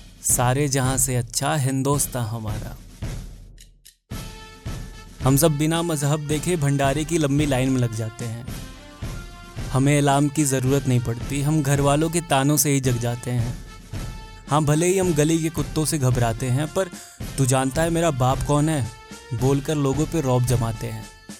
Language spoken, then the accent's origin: Hindi; India; तो बात ऐसी है कि हम इंडियन लोग काफ़ी यूनिक होते हैं।